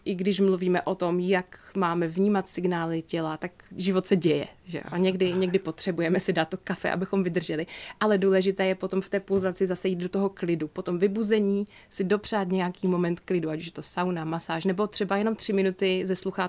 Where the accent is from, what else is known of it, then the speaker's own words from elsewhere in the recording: Ostrava, Moravian-Silesian Region, Czechia; protože já jsem z Ostravy